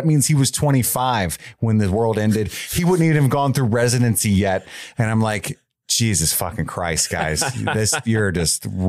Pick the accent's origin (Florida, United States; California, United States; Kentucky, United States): Kentucky, United States; Union; Side note, I grew up in Union, Kentucky, and love catching the occasional Florence Y'all